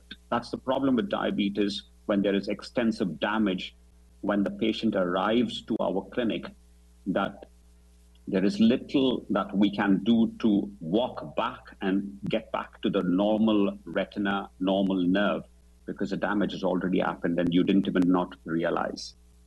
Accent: India; And I'm from India

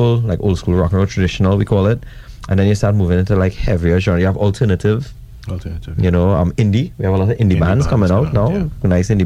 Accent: Trinidad & Tobago; I was like, we're from Trinidad.

